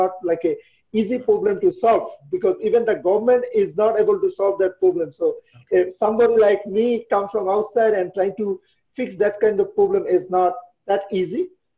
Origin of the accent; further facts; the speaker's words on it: Bangladesh; English is a second language; I'm from Bangladesh, so you know I really want to solve the problem in Bangladesh.